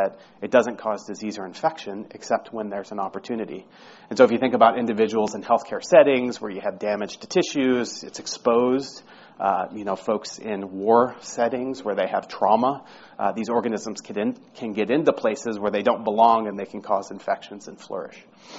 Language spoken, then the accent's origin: English; St. Louis, Missouri, United States; now in California, United States; I'm actually from St. Louis originally. We moved to California